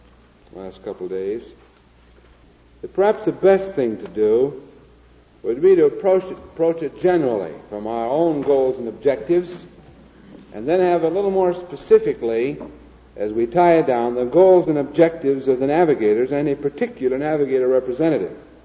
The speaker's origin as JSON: {"language": "English", "region": "Iowa", "country": "United States", "tie": "born or raised there", "said": "I grew up with I was raised in Iowa."}